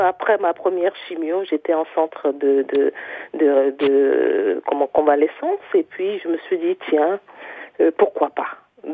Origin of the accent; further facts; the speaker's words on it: Benin; now in France; ça faisait à peu près une dizaine d'années que j'étais retournée dans mon pays d'origine, le Bénin.